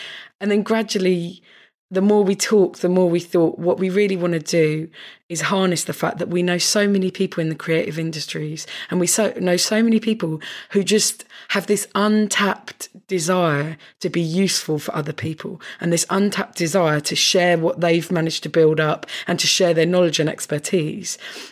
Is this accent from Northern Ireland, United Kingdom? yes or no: no; South East England, United Kingdom; we're both from North Kent and we're both from sort of, I guess, similar class background.